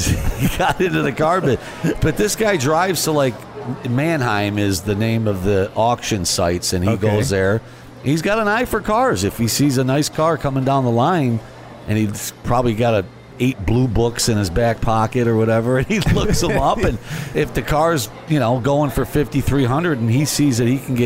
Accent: Binghamton, New York, United States; I'm originally from Binghamton, New York

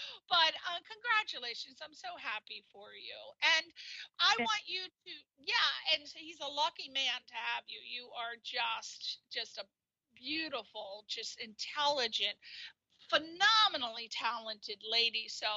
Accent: East Coast, United States; I know when I first came here, I was very shocked because I'm from the East Coast and very generous.

